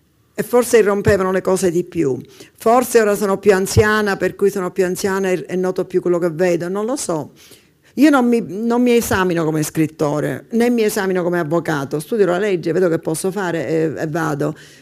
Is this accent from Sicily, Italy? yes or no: yes; Palermo, Sicily, Italy; born there; io sono sempre stata abituata ad avere più di un territorio. Sono nata a Palermo, dove ho vissuto soltanto dai 12 anni in poi